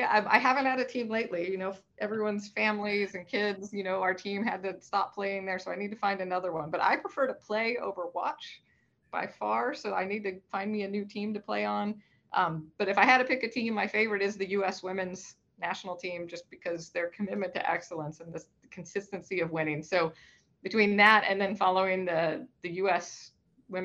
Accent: Pacific Northwest, United States; growing up in the Pacific Northwest, I just didn't have a lot of even just Arab friends, not even specifically Palestinian. It was a very monochromatic area we grew up in.

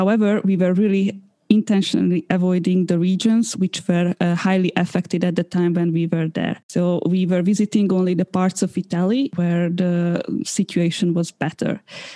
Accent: Slovakia; I'm originally from Slovakia. So as soon as the lockdown was a bit eased, then I visited my parents in Slovakia.

